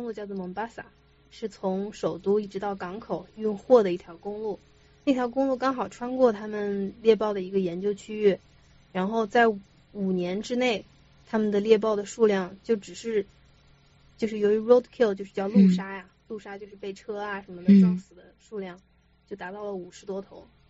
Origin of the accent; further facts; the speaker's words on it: Xinxiang, Henan, China; 我在国内的家乡，就是我的家乡是河南的新乡，是一个小城市在河南省